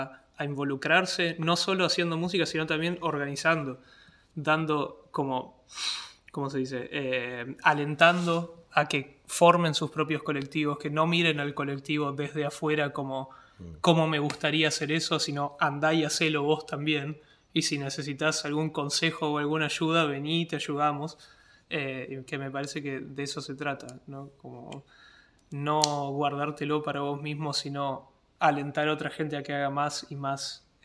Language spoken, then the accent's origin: Spanish; Lomas de Zamora, Buenos Aires Province, Argentina; now in Reykjavik, Iceland; yo me mudé a Islandia, yo soy de Lomas de Zamora, provincia de Buenos Aires. Me mudé a Islandia hace 3 años